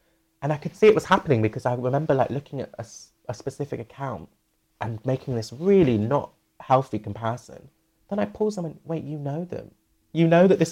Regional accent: Bristol, South West England, United Kingdom; I've moved back to my hometown, Bristol, during this.

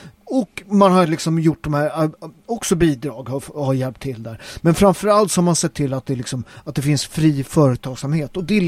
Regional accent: Nacka, Stockholm County, Sweden; Det gjorde man ju i Nacka, där jag kommer ifrån.

